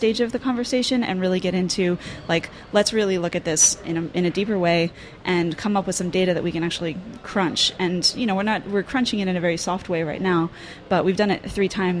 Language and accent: English; Philadelphia, Pennsylvania, United States; I'm from Philadelphia.